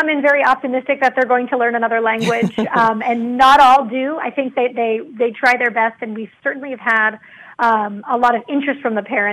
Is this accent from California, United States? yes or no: yes; California, United States; also born or lived in Seattle; I grew up, I was born in Seattle, and then as a child, I lived in rural Northern California and attended a school in a very Hispanic area where most of the students in the school spoke Spanish.